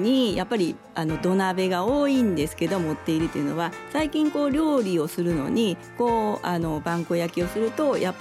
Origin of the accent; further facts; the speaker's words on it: Yokkaichi, Mie, Japan; そうです、四日市大好きなんです。